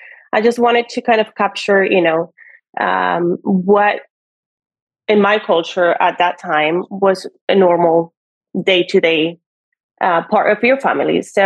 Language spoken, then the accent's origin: English; Cuba; I'm originally from Cuba, born and raised.